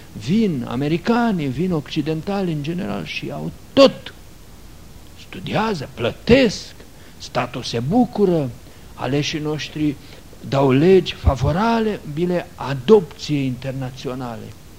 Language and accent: Romanian; Romania; Eu sunt român. Eu sunt de pe un teritoriu foarte râvnit, de, nu de două milenii, de milenii întregi.